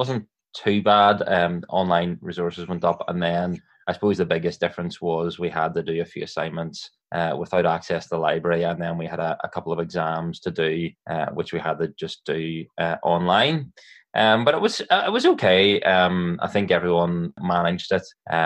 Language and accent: English; Londonderry, Northern Ireland, United Kingdom; now in Waringstown, United Kingdom; I'm originally from Londonderry, but I've lived in Waringstown for just over 9 years. A member and elder in Waringstown Presbyterian Church.